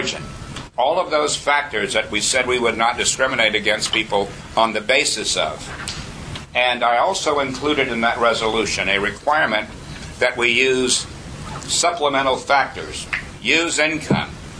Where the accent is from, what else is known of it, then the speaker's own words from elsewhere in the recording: Leesville, Louisiana, United States; born there; I was born in the Deep South in 1939, Leesville, Louisiana.